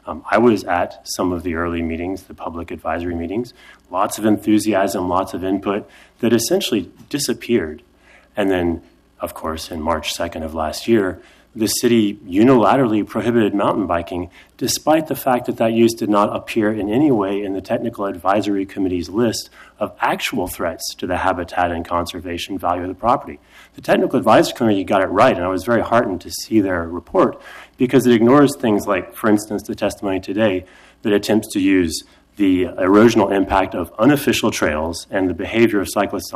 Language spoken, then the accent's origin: English; Portland, Oregon, United States; I'm a biologist from Southeast Portland